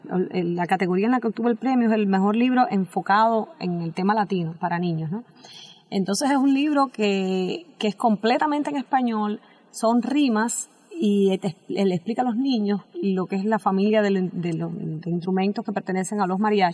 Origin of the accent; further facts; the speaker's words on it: Palma Soriano, Santiago de Cuba, Cuba; Soy de Palma Soriano, en Santiago de Cuba, Palma Soriano, la tierra de la gente fuerte.